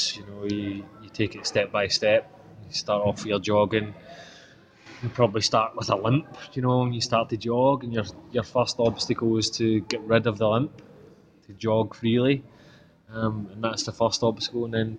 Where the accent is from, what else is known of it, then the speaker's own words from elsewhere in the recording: Scotland, United Kingdom; we watched the European Championships as obviously a Scotsman.